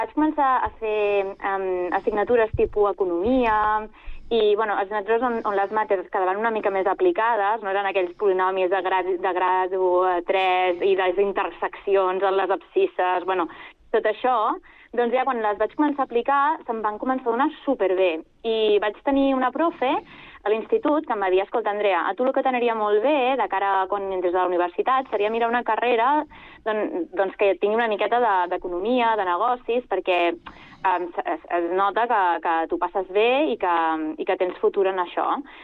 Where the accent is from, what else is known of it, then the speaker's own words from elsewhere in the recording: Terrassa, Catalonia, Spain; Jo soc de Terrassa, tota la vida, he estudiat a diferents escoles de la ciutat